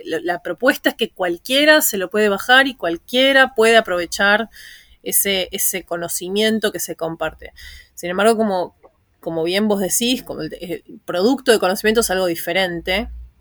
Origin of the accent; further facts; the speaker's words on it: Argentina; estoy afiliada al Centro de Investigaciones para la Transformación en Argentina, que es de donde soy originalmente.